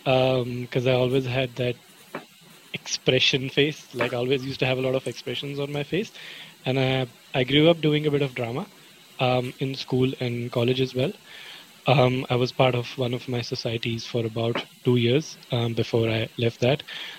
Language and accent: English; Delhi, India; moved away as an adult; now in New Zealand; So I grew up in Delhi, which is the capital of India. And I pretty much spent all my life over there. I came to New Zealand in 2019